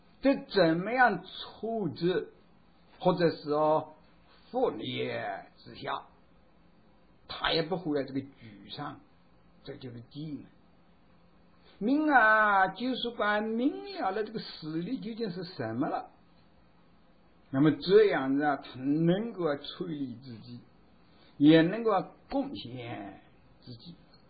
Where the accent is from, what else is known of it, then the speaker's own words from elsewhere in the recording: China; 我们中国人从前他端这个鱼啊他也这样讲